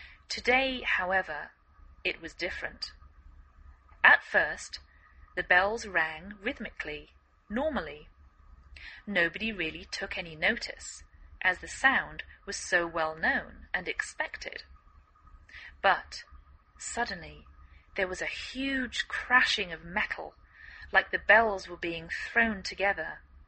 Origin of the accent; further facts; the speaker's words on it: England, United Kingdom; now in United States; I'm English, I live in the northwest of the United States.